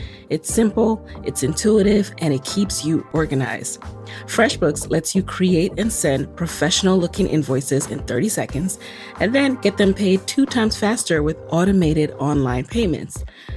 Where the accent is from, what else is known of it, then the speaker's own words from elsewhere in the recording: New York, United States; you know, in my hometown of New York, when Harlem gets a makeover, then you do deal with displacement.